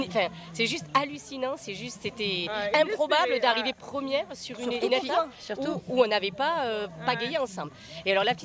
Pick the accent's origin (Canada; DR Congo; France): France; Montpellier, Occitanie; moi je suis de Montpellier.